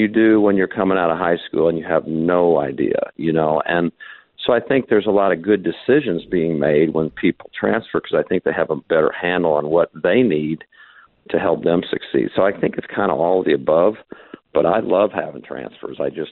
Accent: Kansas, United States; We, you know, he grew up in Kansas, and I'm from Kansas, and our associate head coach is from Kansas.

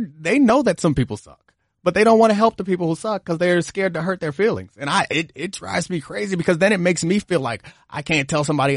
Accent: Maryland, United States; I think growing up in Baltimore County, it's like going to public schools.

